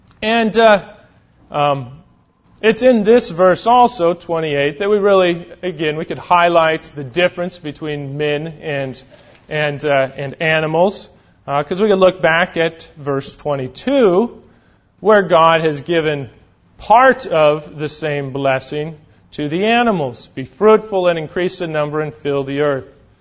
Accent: Alaska, United States; And we grew up in Alaska.

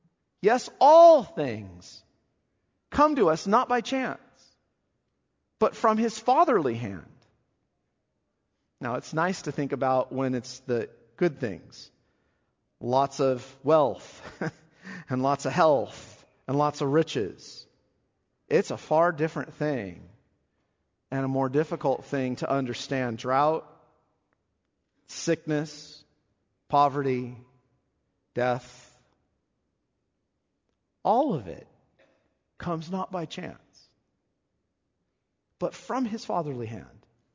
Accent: Hanford, California, United States; And this is a wonderful family in my home church growing up in Hanford

